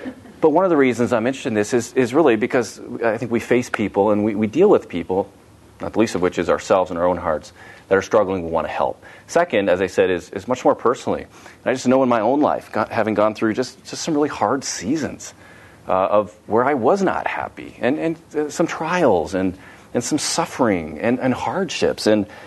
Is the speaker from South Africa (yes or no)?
no; Canada; And number five, Canada, which makes me happy since I'm a Canadian citizen.